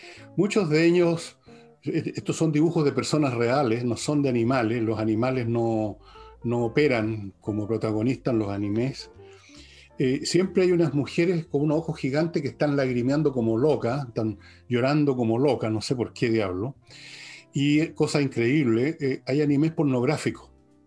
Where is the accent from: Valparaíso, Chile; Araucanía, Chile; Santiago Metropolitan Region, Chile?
Santiago Metropolitan Region, Chile; Santiago; born there; que nací en Santiago, pero así ocurre.